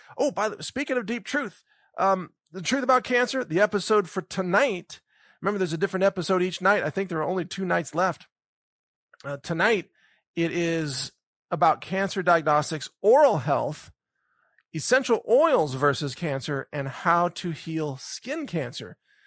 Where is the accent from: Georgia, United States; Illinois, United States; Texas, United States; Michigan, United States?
Texas, United States; And I can say that because I'm a Texan.